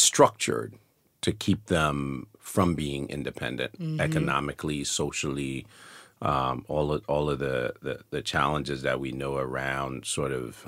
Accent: Liberia; my mother's from Sierra Leone, my father's from Liberia, and I was born and raised in Liberia.

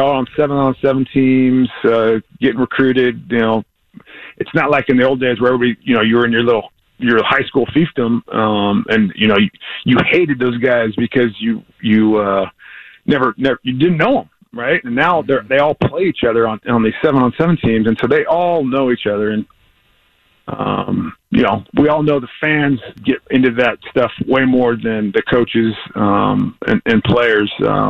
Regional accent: West Coast, United States; growing up on the West Coast, I would love to see the Pac-12 be able to do a lot better than it has been.

